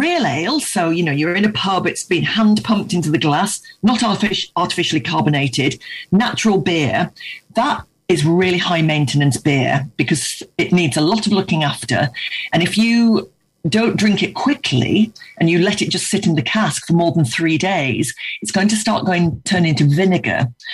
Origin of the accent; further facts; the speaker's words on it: Yorkshire and the Humber, United Kingdom; I'm from Yorkshire originally